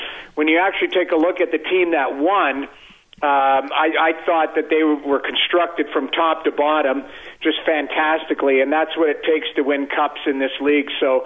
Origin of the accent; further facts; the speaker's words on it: Edmonton, Alberta, Canada; back in the day when we were growing up in Edmonton